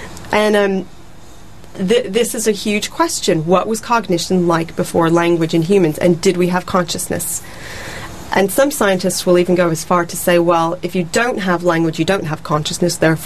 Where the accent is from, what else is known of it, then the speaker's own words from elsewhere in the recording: California, United States; also born or lived in Oxford / London; now in Brighton, United Kingdom; born in New York, raised in California, but been in Oxford, London, and Brighton now.